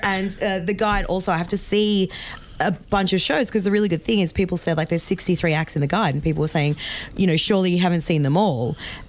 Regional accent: Melbourne, Victoria, Australia; I could tell everyone that I was from Melbourne.

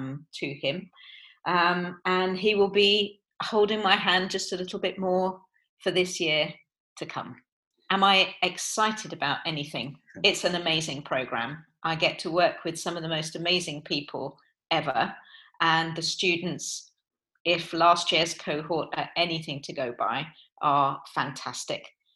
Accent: Portsmouth, South East England, United Kingdom; also born or lived in London; So I grew up really in South London. Then at 6 and a half, I moved down to Portsmouth with my mum, dad, and my sister. And we bought a house in Old Fawcett Road in Portsmouth. And I actually still live in Portsmouth, although I rent a flat in Fulham

